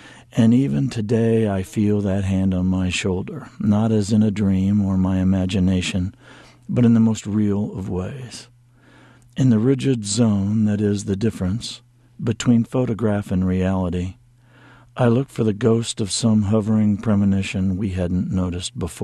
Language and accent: English; Tuscola, Illinois, United States; Well, it's a small town, and my father was a doctor there, so it seemed like everything was connected to everything else there.